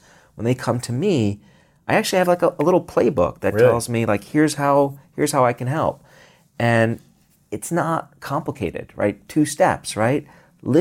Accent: Brooklyn, New York, United States; where I grew up in Brooklyn, parks, green spaces were synonymous with getting mugged.

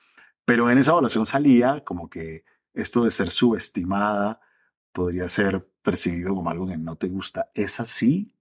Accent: Colombia; como decimos en Colombia

